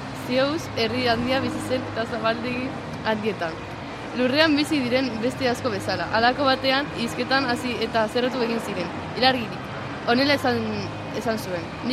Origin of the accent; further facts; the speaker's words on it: Bilbao, Basque Country, Spain; Bilbotik.